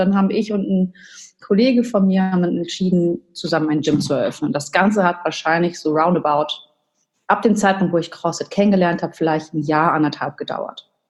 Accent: United States; now in Germany; Also ich bin Amerikanerin, ich war öfter da, auch 2 Jahre mal zur Highschool

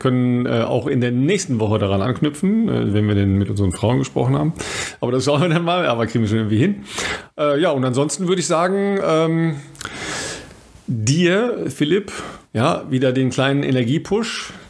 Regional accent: North Rhine-Westphalia, Germany; ich komme aus dem Ruhrpott.

